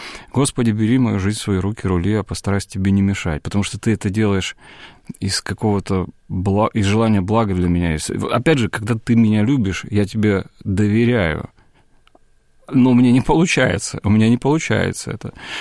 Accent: Brest, Brest Region, Belarus; moved away as an adult; also born or lived in Warsaw, Poland; now in Moscow, Russia; жизнь моя московская началась в 2003 году, я переехал сюда из Бреста. Я родился и вырос в Бресте. Какое-то время учился в Варшаве параллельно с учебой в университете в Бресте. Но, тем не менее, в 2003 году я переехал в Москву.

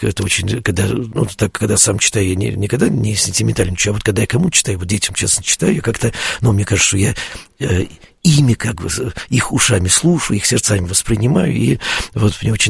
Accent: Russia; мы сказали, что мы из России, что мы верующие люди

